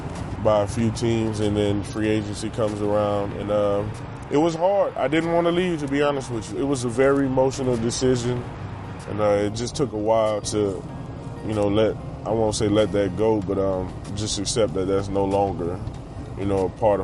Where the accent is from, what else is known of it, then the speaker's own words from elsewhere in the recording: Louisiana, United States; Growing up in Louisiana, it was tough. I never played organized sports. I always played around the neighborhood and the projects that I grew up in.